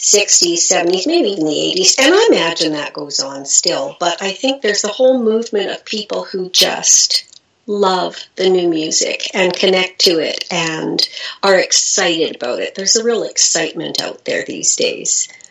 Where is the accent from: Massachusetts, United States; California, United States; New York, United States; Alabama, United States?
New York, United States; born there; I was born in New York to two musician parents.